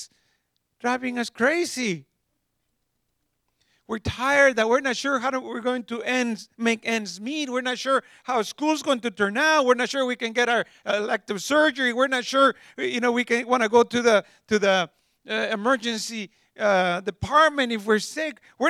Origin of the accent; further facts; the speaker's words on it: Mexico; English is a second language; I grew up in Mexico. Some of you know that. And we grew up in an agricultural community where we were peasants. We lived from one harvest to the next.